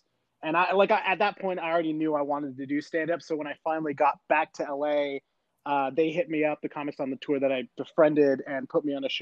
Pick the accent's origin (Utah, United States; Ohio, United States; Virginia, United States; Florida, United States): Utah, United States; Kanab; It is a small town called Kanab, Utah.